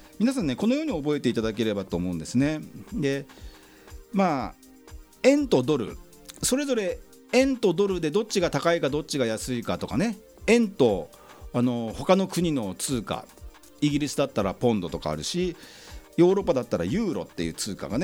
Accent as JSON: {"language": "Japanese", "town": "Yokohama", "region": "Kanagawa", "country": "Japan", "said": "私横浜鶴見区出身"}